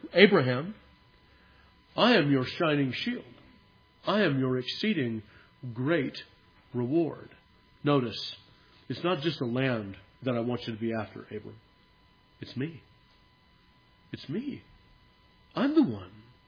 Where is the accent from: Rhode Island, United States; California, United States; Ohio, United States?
California, United States; I don't mean anything against Californians. I'm from California.